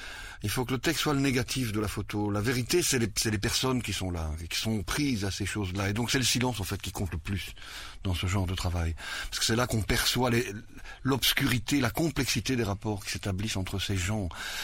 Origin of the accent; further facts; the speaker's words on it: Belgium; Moi, je suis né en Belgique, j'ai été éduqué, élevé dans l'école officielle belge.